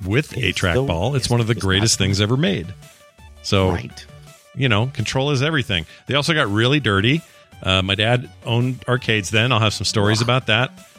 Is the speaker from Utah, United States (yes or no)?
yes; Utah, United States; But hey, I'm from Utah.